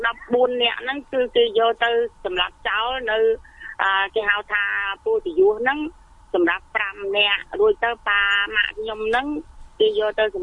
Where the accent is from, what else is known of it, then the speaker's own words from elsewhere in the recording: Phnom Penh, Cambodia; now in Mondulkiri, Cambodia; ស្រុកកំណើតរបស់ខ្ញុំនៅជួយច ਵਾ សង្កាត់នេះ7ក្រុងភ្នំពេញទីដើម